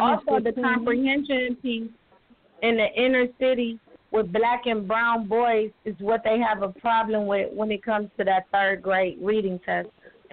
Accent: East Cleveland, Ohio, United States; I grew up in East Cleveland all the way into 1988, and then my mom moved across town, and I graduated from John F. Kennedy in 1990.

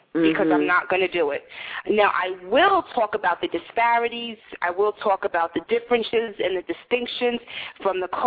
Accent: New York City, New York, United States; Growing up in New York City, just the possibility of seeing people that look like me

